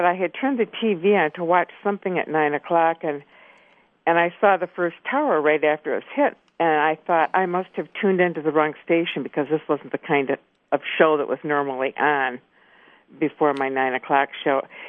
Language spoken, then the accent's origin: English; Lansing, Michigan, United States; now in Mason, United States; I have lived in Mason for 35. Born and raised in Lansing.